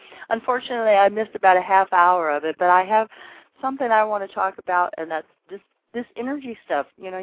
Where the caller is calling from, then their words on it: Missouri, United States; from Missouri.